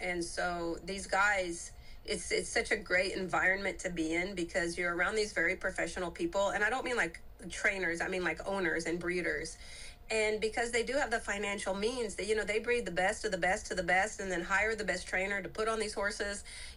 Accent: Oklahoma, United States; Yeah, I'm from Oklahoma. I married a Brazilian.

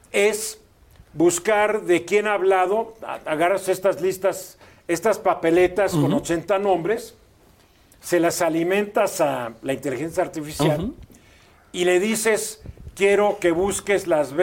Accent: Veracruz, Mexico; Sí, es buen punto, pero yo soy veracruzano, voy a votar.

